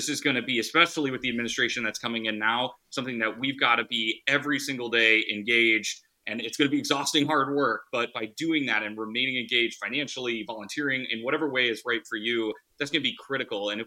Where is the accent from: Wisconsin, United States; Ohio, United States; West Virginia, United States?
Wisconsin, United States; Eau Claire; I mean, I'm from Wisconsin, grew up in Eau Claire, but my political path took me to Iowa